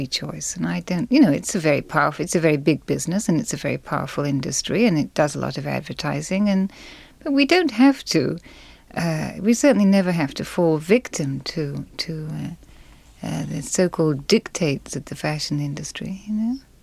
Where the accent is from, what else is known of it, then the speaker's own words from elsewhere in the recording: England, United Kingdom; moved away as an adult; now in United States; As I say, I came from England, and I was the generation in England